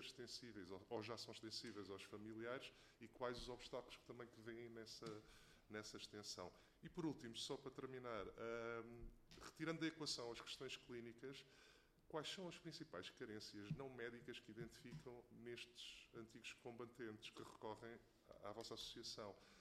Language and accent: Portuguese; Portugal; também somos portugueses